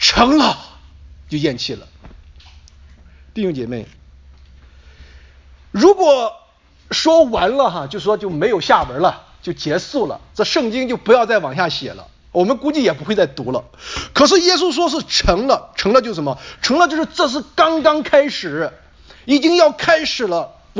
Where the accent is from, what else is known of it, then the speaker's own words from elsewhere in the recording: China; 你我都是从中国来的